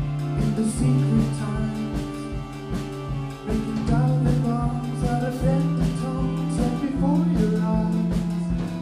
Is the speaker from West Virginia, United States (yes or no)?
no; Seattle, Washington, United States; And we're from Seattle, and we're on a little tour right now.